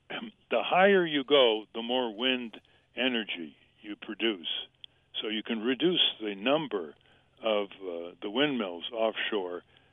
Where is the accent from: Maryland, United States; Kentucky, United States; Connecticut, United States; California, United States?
Connecticut, United States; When I was growing up in Connecticut, you know what climate change was.